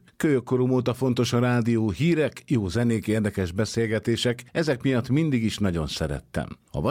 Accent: Miskolc, Borsod-Abaúj-Zemplén, Hungary; born there; Miskolcon születtem, így az ottani körzeti stúdió szolgáltatta nekünk a helyi információkat.

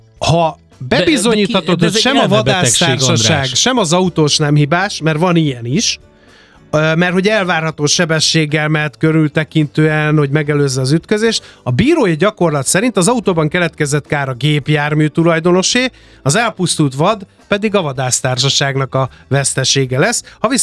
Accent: Hungary; Magyarok vagyunk.

